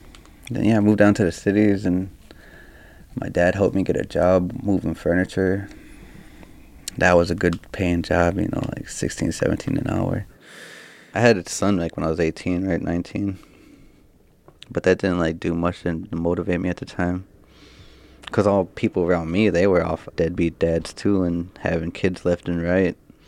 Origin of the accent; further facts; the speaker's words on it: Fond du Lac, Minnesota, United States; I'm from Fond du Lac. Fond du Lac is where I'm from.